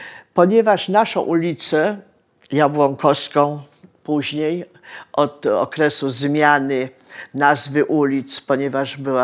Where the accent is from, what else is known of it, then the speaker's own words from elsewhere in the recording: Kraków, Lesser Poland, Poland; Od urodzenia mieszkam w Bronowicach, za tak zwanymi torami. Na ulicy Jabłonkowskiej, która kiedyś nazywała się ulicą Widok.